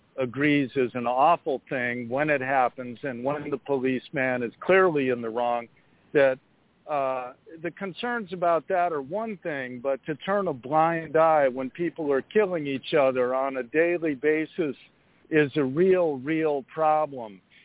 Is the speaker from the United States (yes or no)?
yes; Chicago, Illinois, United States; along with a sweeping series of policy reforms in my hometown of Chicago, there's some cause for hope